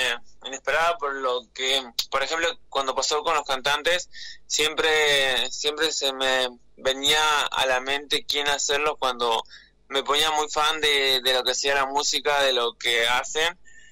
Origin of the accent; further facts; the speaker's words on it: Jujuy, Argentina; estoy jujeño